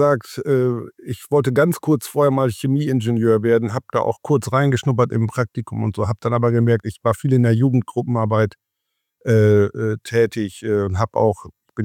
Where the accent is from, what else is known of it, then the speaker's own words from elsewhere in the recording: Papenburg, Lower Saxony, Germany; Also aufgewachsen bin ich in Aschendorf, ehemalige Kreisstadt, ist jetzt eingemeindet von Papenburg und da habe ich auch Abitur gemacht in Papenburg am Gymnasium